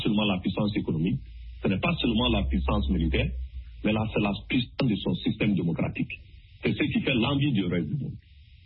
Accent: Mali; Et je prends l'exemple de mon pays d'origine, qui est le Mali.

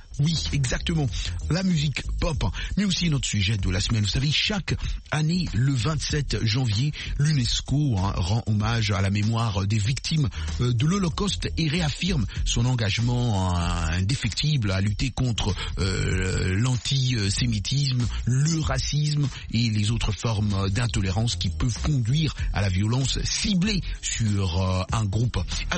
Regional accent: United States; ici, chez nous aux États-Unis.

